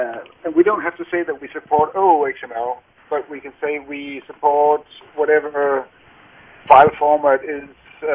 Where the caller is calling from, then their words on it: Denmark; I am speaking. I'm live from Denmark.